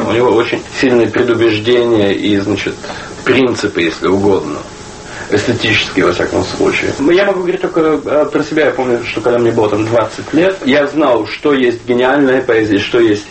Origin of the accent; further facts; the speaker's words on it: Russia; now in United States; я в конечном счете иностранец в Америке и так далее, потому что английский далеко не мой родной язык. Но здесь и несколько иная традиция, потому что в России мы все-таки все помним